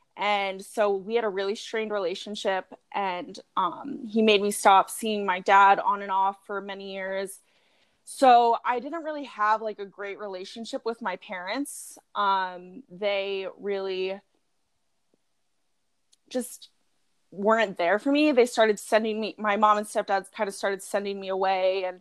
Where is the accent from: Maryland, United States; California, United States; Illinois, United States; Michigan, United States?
California, United States; also born or lived in New Jersey; I grew up in Jersey. I have lived in Jersey, but I mainly grew up in and now live in Central Coast, California.